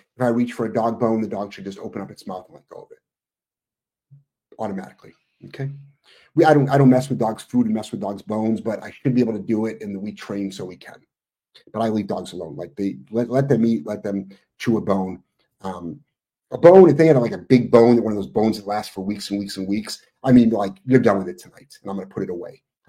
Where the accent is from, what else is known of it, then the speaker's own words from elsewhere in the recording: Ohio, United States; Yeah, I'm originally from Ohio. I'm 57.